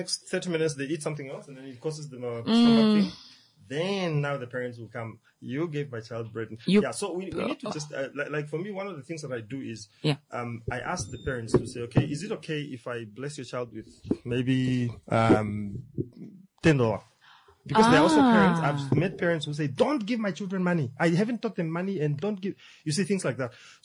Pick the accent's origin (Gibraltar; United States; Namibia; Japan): Namibia; Outapi, Omusati; So that's, I'm from Otapi town. That's my hometown. And, so I grew up there. And, so I came to Windhoek